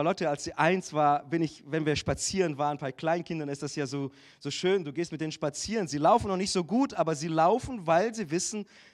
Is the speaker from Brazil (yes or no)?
yes; Brazil; German is a second language; now in Germany; ich fühle mich auch als Brasilianer, auch wenn ich schon die Hälfte meines Lebens hier bin.